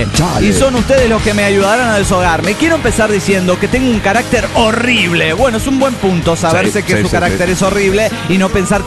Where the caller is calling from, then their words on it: Bucaramanga, Santander, Colombia; de Bucaramanga, Colombia.